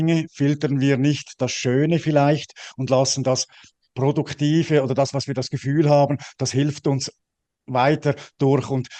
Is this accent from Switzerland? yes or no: yes; Switzerland; Ich bin ja als Schweizer